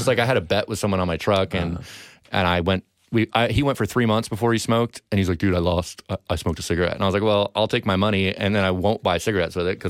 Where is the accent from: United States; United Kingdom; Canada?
United Kingdom; England; I've flown. Like, I grew up in England. I flew all the time.